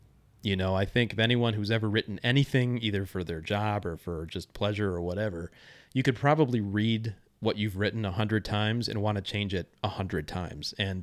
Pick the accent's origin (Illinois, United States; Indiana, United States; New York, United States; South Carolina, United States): Illinois, United States; Joliet; I worked at a private club in my hometown. I call the club a different name in the book, but I think it's safe to say that since the country club is no longer around, it was Joliet Country Club.